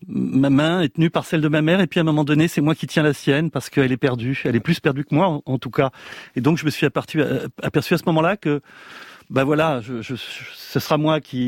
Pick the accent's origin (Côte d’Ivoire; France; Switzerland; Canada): France; born there; on parlait plutôt ce langage-là à la maison, ce qui fait que même si je suis né en France, et même si j'ai parlé spontanément le français à la maternelle, je n'avais pas les mécanismes, l'inconscient du français.